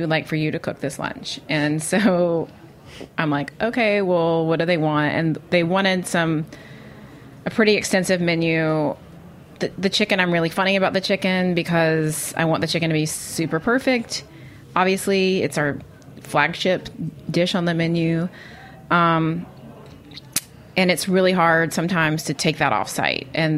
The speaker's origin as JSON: {"language": "English", "region": "the South", "country": "United States", "lives_now": "New York, United States", "said": "as a Southerner, I really miss queso, like the white cheese dip with the pickled jalapenos."}